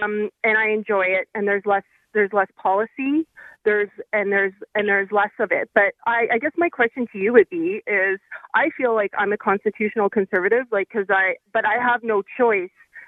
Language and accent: English; Canada; I'm actually from Canada.